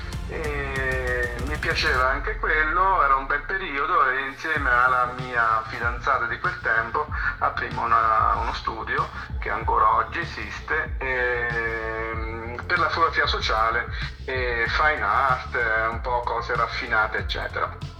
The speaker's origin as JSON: {"language": "Italian", "town": "Grottammare", "region": "Marche", "country": "Italy", "tie": "born there", "said": "nasce in una ridente località, una bellissima località della costa marchigiana adriatica che si chiama Grottammare ed è una cittadina ricca di storia, di arte e anche di grandi artisti."}